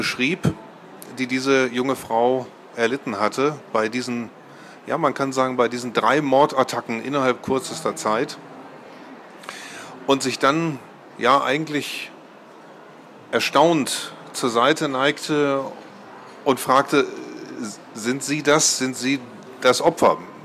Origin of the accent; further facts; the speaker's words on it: Hameln, Lower Saxony, Germany; Ich komme aus Hameln, aus Niedersachsen.